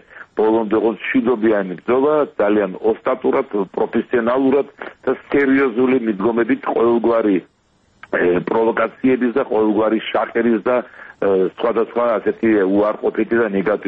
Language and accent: Georgian; Sukhumi, Abkhazia, Georgia; ეს არის ჩემი შინაგანი განწყობა, რომ სოხუმი, ჩემი მშობლიური ქალაქი არის საქართველოს შემადგენელი ნაწილი.